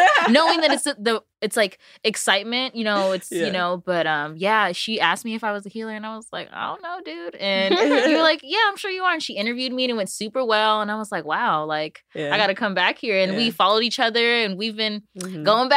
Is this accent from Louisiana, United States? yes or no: no; Torrance, California, United States; but I'm from Torrance, California, South Bay area, as I like to call it, SoCal. Born and raised, never been anywhere else, crazily.